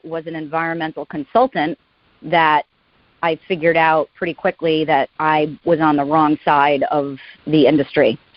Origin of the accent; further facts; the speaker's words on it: Foster, Rhode Island, United States; I grew up in Foster, Rhode Island, which is a very rural community